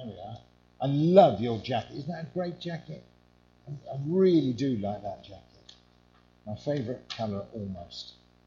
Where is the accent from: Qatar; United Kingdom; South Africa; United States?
United Kingdom; Yeovil, South West England; Where I come from, I grew up in Yeovil. I'm actually a Cornish man.